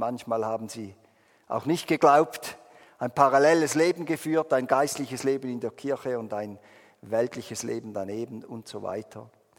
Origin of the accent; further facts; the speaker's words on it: Switzerland; Meine Mutter war ja Italienerin und ich bin halber Italiener, nicht halb, also vom Blut her halber, aber ich habe das doppelte Bürgerrecht, also ich bin eben ein ganzer Italiener und ein ganzer Schweizer.